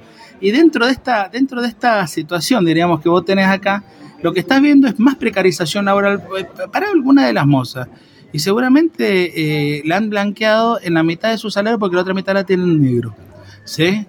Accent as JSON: {"language": "Spanish", "region": "Mendoza", "country": "Argentina", "said": "Y ojo que los mendocinos y me incluyo, obviamente, yo soy mendocino, ¿no?"}